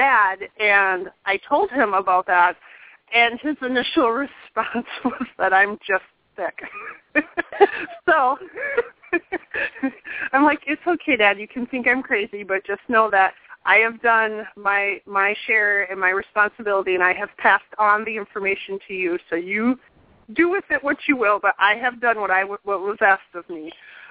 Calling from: St. Peter, Minnesota, United States; from St. Peter.

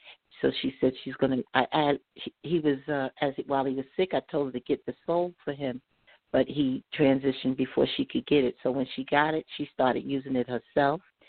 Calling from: Atlanta, Georgia, United States; also born or lived in Virginia; Yeah, I'm calling from Atlanta, Georgia. That is a Virginia number because I used to live in Virginia, but now I'm in Georgia.

